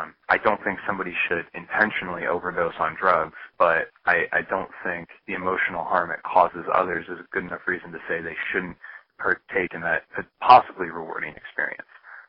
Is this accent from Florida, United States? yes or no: no; Iowa City, Iowa, United States; I'm from Iowa City.